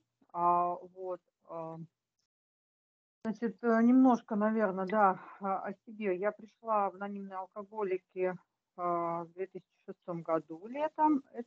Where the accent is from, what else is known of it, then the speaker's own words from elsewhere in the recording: Saint Petersburg, Russia; Я алкоголичка из Санкт-Петербурга.